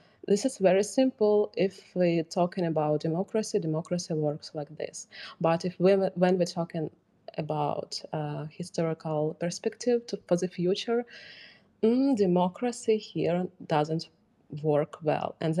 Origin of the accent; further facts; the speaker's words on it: Kharkiv, Kharkiv Oblast, Ukraine; I'm mixed. I was raised in Kharkiv. And Kharkiv is this, like, multicultural city, can be sometimes in some neighborhoods, but not in my neighborhood.